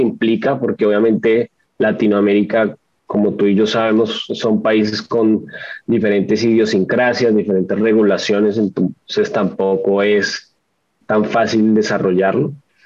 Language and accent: Spanish; Colombia; yo que soy colombiano